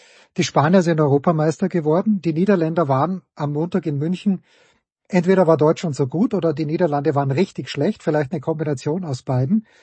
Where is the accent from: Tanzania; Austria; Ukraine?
Austria; das sind wir Österreicher nun mal, wir wollen dringend wieder dabei sein